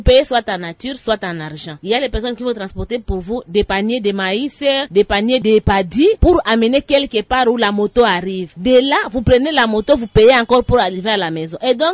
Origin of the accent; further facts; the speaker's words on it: Maniema, DR Congo; Ici, chez nous, au Maniema